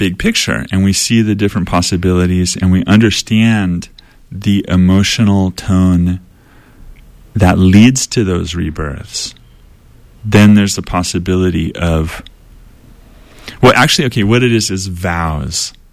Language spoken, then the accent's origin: English; Chico, California, United States; People always, when I'm, traveling or far, I say I'm from Chico. They're like, from Chino? No. Chico.